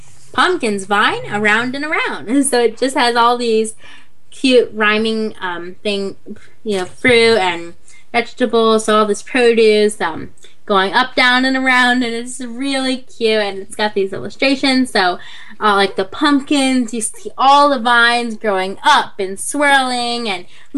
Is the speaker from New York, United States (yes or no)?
no; New Orleans, Louisiana, United States; since I'm from New Orleans